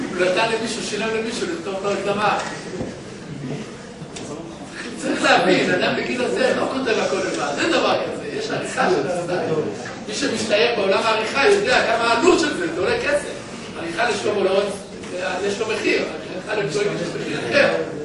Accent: Jerusalem, Jerusalem District, Israel; אבל אני דווקא ירושלמי, זה משהו אחר

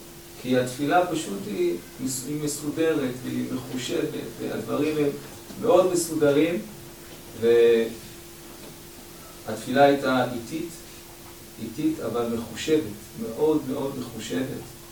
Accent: Bnei Brak, Central District, Israel; born there; אני עצמי נולדתי בבני ברק

